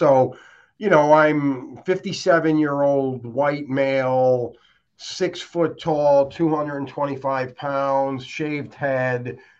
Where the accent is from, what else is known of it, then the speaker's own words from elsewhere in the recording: Troy, New York, United States; But I come from Troy, went to school in Albany, worked at Merrill Lynch way back when. I'm 57 years old. I come from a very ethnic background. It was the neighborhood I grew up in was primarily Italian.